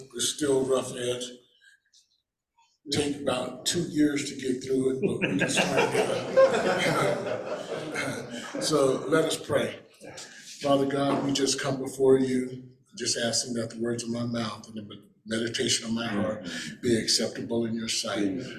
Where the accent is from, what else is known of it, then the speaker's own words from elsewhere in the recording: Boulder, Colorado, United States; So I grew up in Boulder, started out at Lincoln Elementary on Arapahoe, to which is Naropa now, and I think that may have moved. And then I moved to Whittier Elementary.